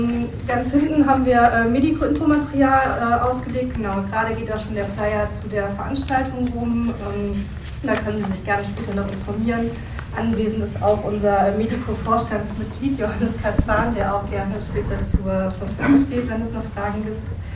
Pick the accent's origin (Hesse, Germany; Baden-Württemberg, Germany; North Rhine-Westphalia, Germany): Hesse, Germany; Frankfurt; Ich komme aus Frankfurt